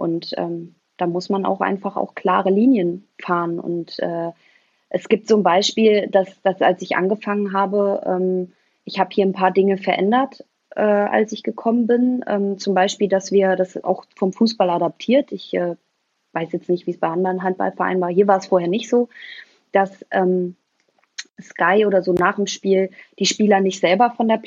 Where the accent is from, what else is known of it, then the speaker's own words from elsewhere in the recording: Mainz, Rhineland-Palatinate, Germany; Ja, ich komme aus Mainz, Rheinland-Pfalz, genau, ja.